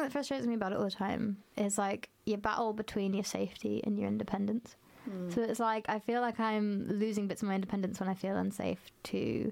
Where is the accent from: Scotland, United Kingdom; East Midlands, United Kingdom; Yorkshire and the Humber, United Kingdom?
East Midlands, United Kingdom; because I grew up, I'm from Lincolnshire, so I'm from the countryside, so it's all quiet, that like dark open spaces